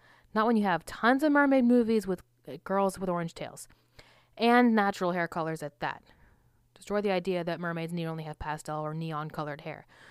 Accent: Florida, United States; I'm from Florida. But we don't wear tuxedos ever.

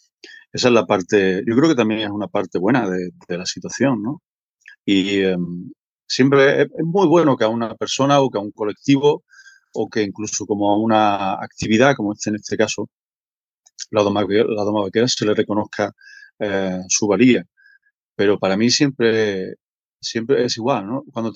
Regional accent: Andalusia, Spain; como andaluz me siento muy contento, muy orgulloso

